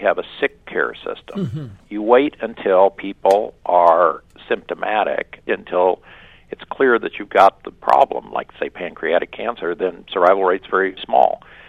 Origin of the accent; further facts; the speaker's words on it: Midwest, United States; now in San Diego, United States; I got into changing my body when I came to San Diego from the Midwest and realized that I didn't look like the rest of these people.